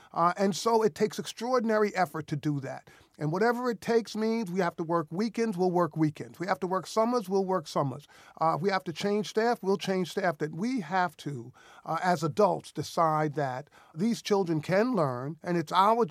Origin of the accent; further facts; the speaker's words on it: South Bronx, New York, United States; You know, I grew up in the South Bronx. I grew up in a poor school where most students were failing.